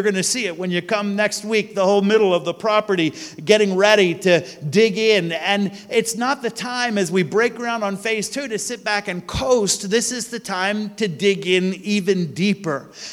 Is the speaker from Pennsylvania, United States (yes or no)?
yes; Philadelphia, Pennsylvania, United States; I'm just an American mutt from Philly. I eat soft pretzels with yellow mustard on them, and I like cheesesteaks.